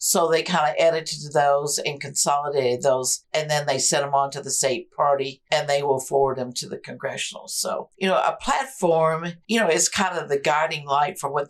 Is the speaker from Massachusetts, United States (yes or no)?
no; Missouri, United States; You know, we're from Missouri. We're not used to seeing celebrities.